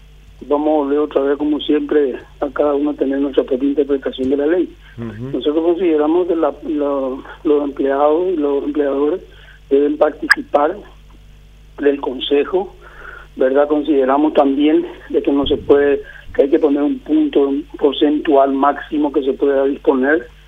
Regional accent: Paraguay; somos todos los paraguayos

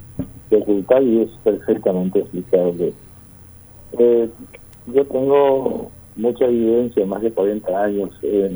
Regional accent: Escobar, Paraguarí, Paraguay; also born or lived in Asunción; Yo soy de Escobar, de origen del departamento de Paraguay. Desde muy chico nos trasladamos a la capital por las deficiencias ya de la vivencia en el tema del decaimiento del ferrocarril. Nos instalamos en Barrio Jara.

